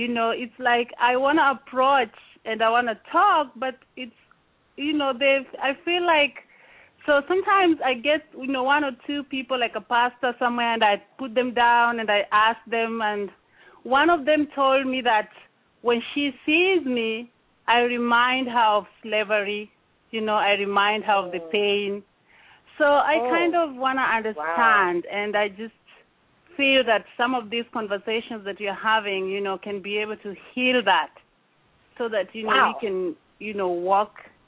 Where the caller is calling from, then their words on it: North Carolina, United States; I'm calling in from North Carolina.